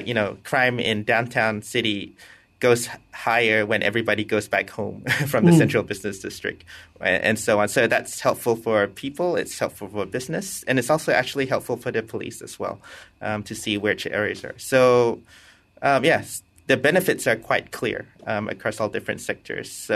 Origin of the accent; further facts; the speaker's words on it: Malaysia; for me as a Malaysian